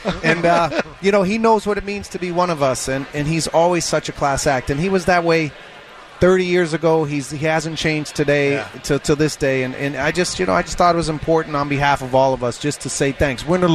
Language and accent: English; Boston, Massachusetts, United States; accent: Boston; I said in my Boston accent